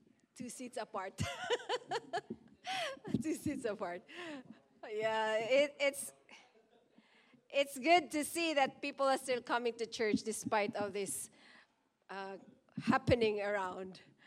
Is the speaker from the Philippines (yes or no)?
yes; Mindanao, Philippines; So my home country, my hometown is in Mindanao. It's quite far from where my son was.